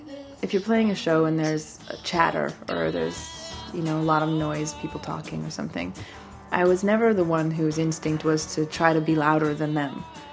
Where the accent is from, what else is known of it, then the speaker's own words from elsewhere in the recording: Canada; now in Europe; And all of my Canadian friends that have moved to Europe, we always joke that our little slogan is we come from Canada, so we've got stamina.